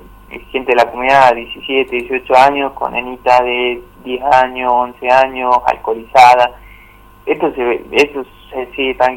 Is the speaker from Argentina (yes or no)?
yes; Morillo, Salta, Argentina; yo que soy de acá de Morillo y que me tocó vivir